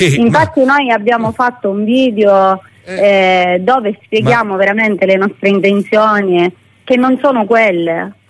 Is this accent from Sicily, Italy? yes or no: yes; Catania, Sicily, Italy; Ma si figuri, noi veniamo da Catania